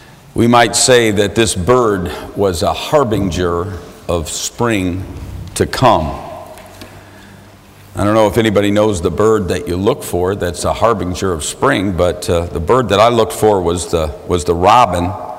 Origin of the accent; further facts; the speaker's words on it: Grand Rapids, Michigan, United States; things in Michigan when I grew up in Grand Rapids that we looked for every time of year